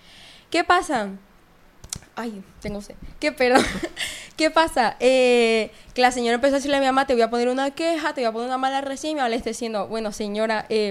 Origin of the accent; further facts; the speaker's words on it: Venezuela; now in Spain; yo soy venezolana